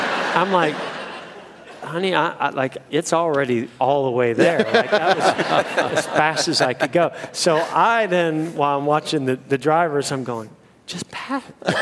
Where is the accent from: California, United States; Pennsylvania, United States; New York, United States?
California, United States; I grew up in California, and the kids I was racing with were basically the same age.